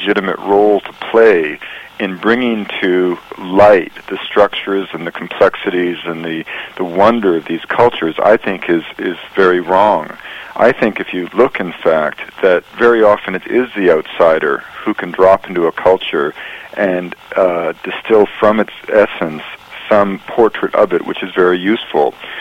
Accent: British Columbia, Canada; I was raised in British Columbia, and I spent a lot of time in hunting camps and logging camps and a lot of time with the First Nations of British Columbia.

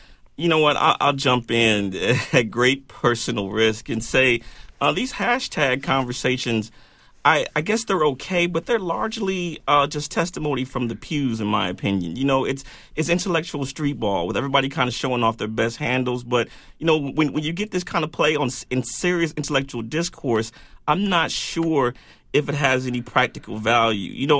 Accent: Cleveland, Ohio, United States; everybody knows I'm from Cleveland, right?

